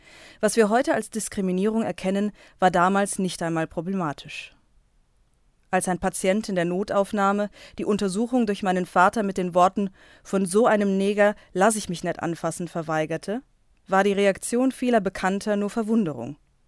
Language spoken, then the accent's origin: German; Biebergemünd, Hesse, Germany; Ich bin in den 90ern in Biebergemünd Kassel aufgewachsen, dem 2500-Seelenort